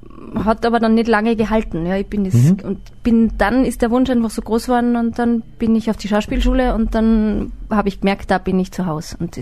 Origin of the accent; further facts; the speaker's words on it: Austria; Bin eine Österreicherin, bin dann aus so einem Gebirgsgau zum ersten Mal an die Uni nach Salzburg